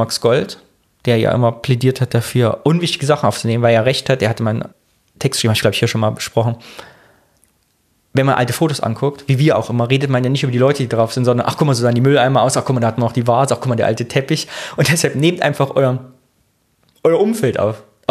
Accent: Thuringia, Germany; moved away; ich komme eigentlich aus Thüringen. Und dann sagt man, ich bin aber schon vor Jahren hergezogen. Und ich sage immer, ja, ich bin vor über 20 Jahren hergezogen. Und auf einmal denke ich mir, ach, sind jetzt schon 24 Jahre.

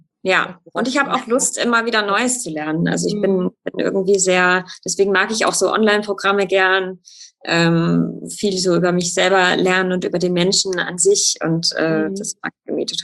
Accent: Munich, Bavaria, Germany; ich bin ja aus München

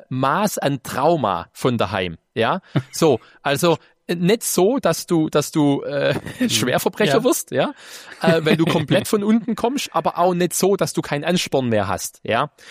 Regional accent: Horb am Neckar, Baden-Württemberg, Germany; Und dann kam ich hier in meiner Heimatstadt in Horb am Neckar zu einem Autohaus.

